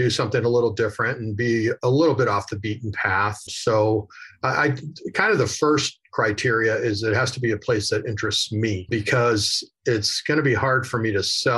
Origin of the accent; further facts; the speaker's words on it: Chicago, Illinois, United States; I'm originally from Chicago, and I started traveling quite a bit when I was fairly young in high school.